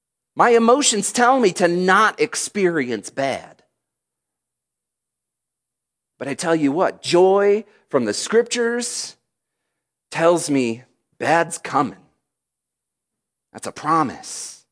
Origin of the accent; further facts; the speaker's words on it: Michigan, United States; I grew up in Michigan, and that's okay. I have endured the enduring difficulty of being a Detroit Lions fan.